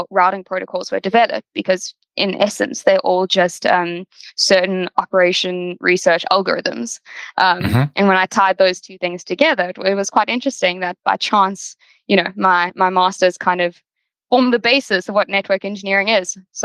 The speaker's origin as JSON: {"language": "English", "country": "South Africa", "tie": "born or raised there", "moved": "as an adult", "lives_now": "United States", "said": "I was born and raised in South Africa, so you know, for our listeners, the accent might be a little bit unfamiliar, but I'm sure you'll get used to it over time. I did my undergrad there in industrial engineering"}